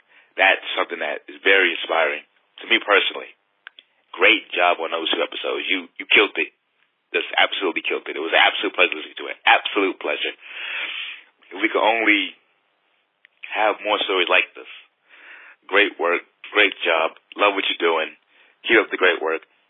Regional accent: Brooklyn, New York, United States; I'm from Brooklyn, New York.

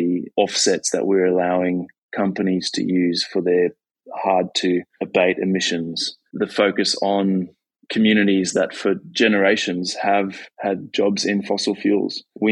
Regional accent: Australia; I was at COP in Glasgow, and as an Australian, it was embarrassing

